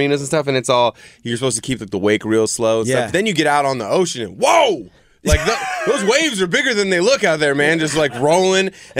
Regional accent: Whidbey Island, Washington, United States; It's like my hometown, Whidbey Island. There's a ferry boat. You have to take a ferry boat to get there.

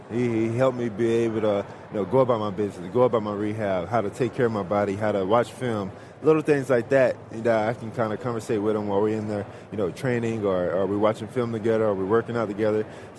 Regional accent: Georgia, United States; It's a limited edition that they're doing for Super Bowl in my home state, Georgia.

